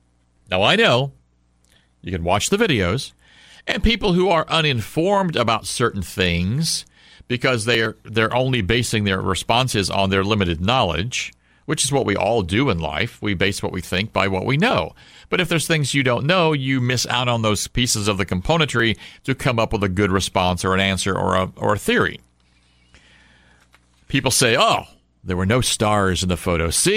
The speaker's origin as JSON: {"language": "English", "town": "St. Louis", "region": "Missouri", "country": "United States", "tie": "born or raised there", "also_born_or_lived": "Houston", "said": "I was born in Houston, though I was raised in St. Louis."}